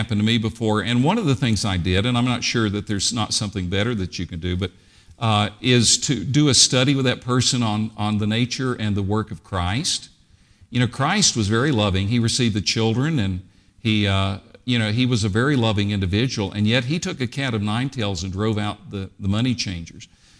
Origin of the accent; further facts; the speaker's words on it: Tennessee, United States; I grew up in East Tennessee. And as a child, I loved bluegrass.